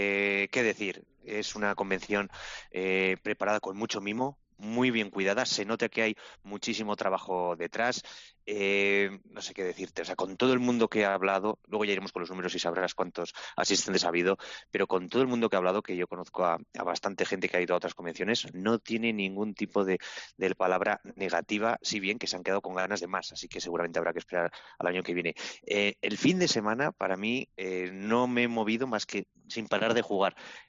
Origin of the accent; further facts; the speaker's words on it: Pamplona, Navarre, Spain; Aquí nosotros que somos de Pamplona